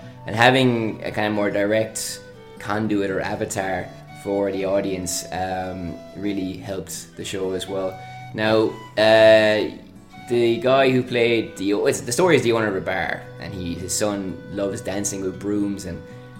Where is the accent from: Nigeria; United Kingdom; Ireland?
Ireland; As being Irish, I have a certain familiarity with these things.